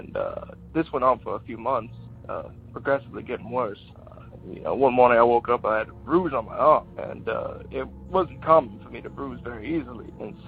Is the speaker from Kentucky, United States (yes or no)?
yes; Louisville, Kentucky, United States; I'm from Louisville, Kentucky, and when I was younger